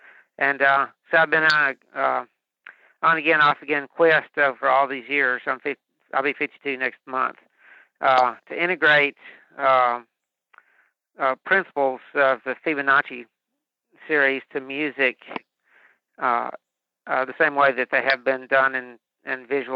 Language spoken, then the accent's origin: English; Tennessee, United States; The grassroots music scene where I grew up here in Middle Tennessee is incredibly rich, very diverse.